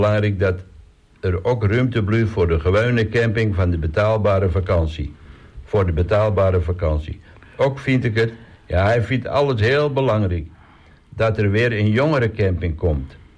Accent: Leeuwarden, Friesland, Netherlands; born there; Ik ben geboren in Leeuwarden en ik woon nu 5 jaar aan de Kolk.

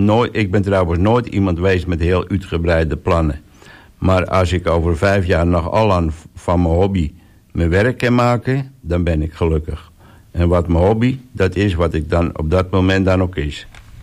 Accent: Friesland, Netherlands; also born or lived in The Hague; geboren in Den Haag, maar opgegroeid in een klein dorpje in Friesland. En na de middelbare school in Drachten

